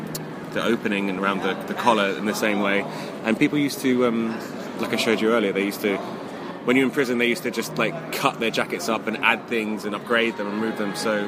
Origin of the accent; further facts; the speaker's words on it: United Kingdom; it's Bella trouser because we're British